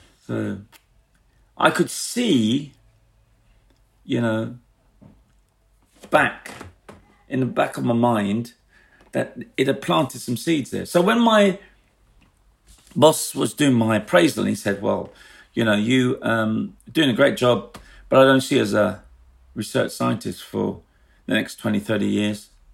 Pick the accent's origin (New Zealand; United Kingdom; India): United Kingdom; London; and I grew up in the East End